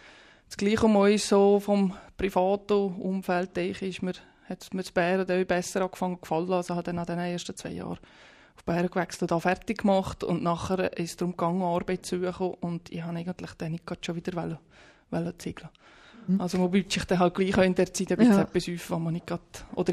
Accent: Valais, Switzerland; now in Bern, Switzerland; in Bern, wollte ich jetzt mal sagen, ist man als Walliserin eigentlich schon noch willkommen.

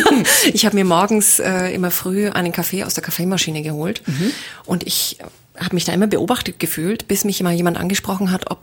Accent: Nuremberg, Bavaria, Germany; Also Nürnberg ist immer der Geburtsort. Dazu hat man immer eine spezielle Beziehung, wo man aufgewachsen ist.

